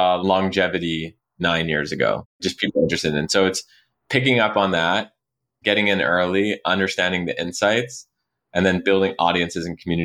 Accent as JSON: {"language": "English", "town": "Montreal", "region": "Quebec", "country": "Canada", "tie": "born or raised there", "said": "I grew up in Montreal, Canada. I ended up dropping out of school."}